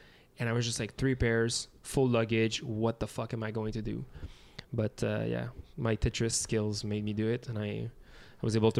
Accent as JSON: {"language": "English", "country": "Canada"}